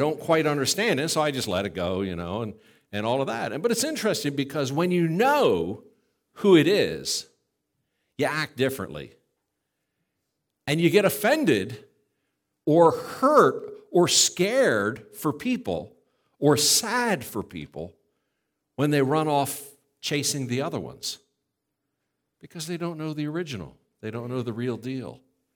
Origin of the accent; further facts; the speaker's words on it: New Jersey, United States; I remember as a little boy, I was confused. I grew up in South Jersey.